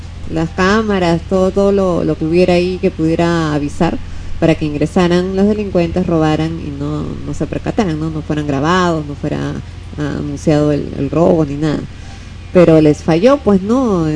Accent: Peru; Qué felicidad para nosotros como peruanos, ¿no?

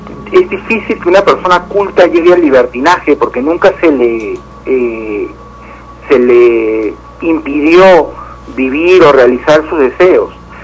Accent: Lima, Peru; De pronto es por lo que ella es de acá de Arequipa, yo soy de Lima

